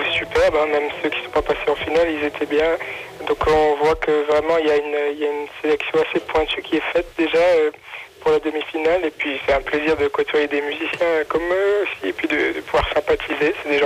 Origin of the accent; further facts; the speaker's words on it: Mulhouse, Grand Est, France; born there; now in Rennes, France; Non, suis alsacien d'origine, je suis né à Mulhouse.